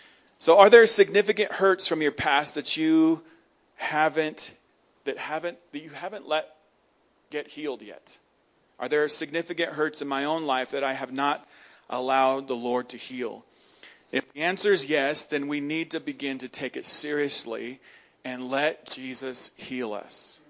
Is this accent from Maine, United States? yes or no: no; Mammoth Lakes, California, United States; Because I grew up in Mammoth.